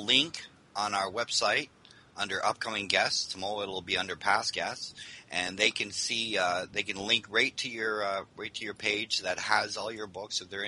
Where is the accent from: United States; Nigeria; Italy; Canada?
Canada; but as Canadian researchers, you know, don't get a lot of press, right?